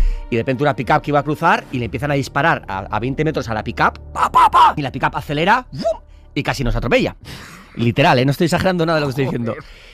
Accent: San Sebastián, Basque Country, Spain; yo soy de Donosti, soy de hombre de mar. O sea, yo he nadado toda mi vida.

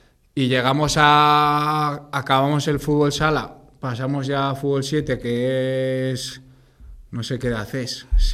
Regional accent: Ansoáin, Navarre, Spain; yo empiezo en un equipo de mi pueblo, allá en Ansoain, que es un pueblo que está pegado a Pamplona

